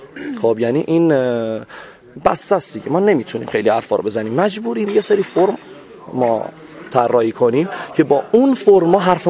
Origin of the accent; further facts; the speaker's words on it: Abadan, Khuzestan, Iran; من بچه آبادان هستم، البته خانواده من خودم جنگ زده میشم دیگه.